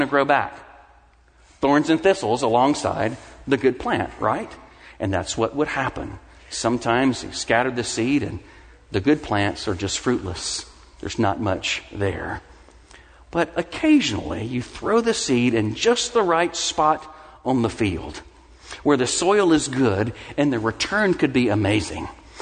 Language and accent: English; Mississippi, United States; I grew up in Mississippi, and half of my family were farmers, and I helped some of them get their fields ready for planting.